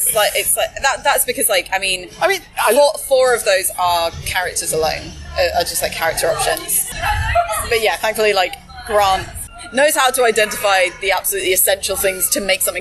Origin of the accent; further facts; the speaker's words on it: Norwich, East of England, United Kingdom; I grew up in Norwich